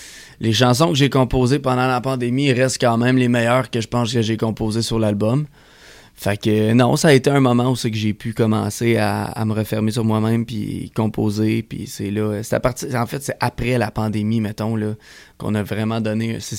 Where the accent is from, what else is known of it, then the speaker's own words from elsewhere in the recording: Saint-Donat, Quebec, Canada; Je viens de Saint-Dona, je suis dans le bois.